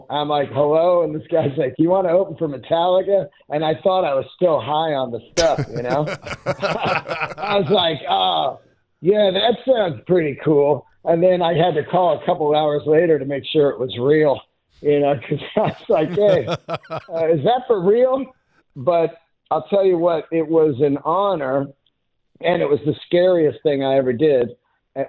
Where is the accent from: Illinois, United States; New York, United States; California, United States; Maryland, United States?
California, United States; San Francisco; Well, I grew up in San Francisco.